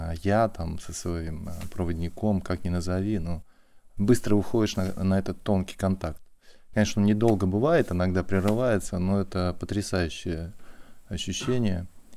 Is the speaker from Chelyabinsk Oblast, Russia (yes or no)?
no; Moscow, Russia; я из Москвы, и здесь уже не первый раз